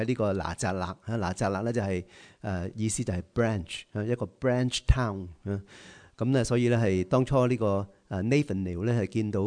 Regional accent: Guangdong, China; 我知道我哋广东人咧好少会咁样讲啊

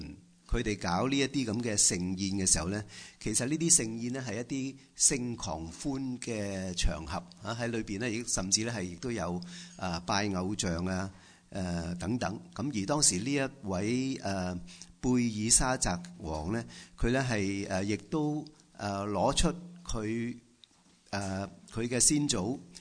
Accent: China; 我諗我哋中國人咧都唔會話唔熟悉嚇

